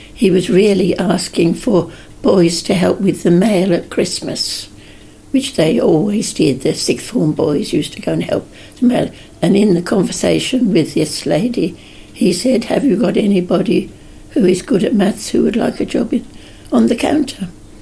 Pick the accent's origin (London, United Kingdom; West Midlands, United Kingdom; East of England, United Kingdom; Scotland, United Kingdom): East of England, United Kingdom; Maldon; I was born in Maldon, brought up in Maldon, and I've always lived in Maldon or the district around.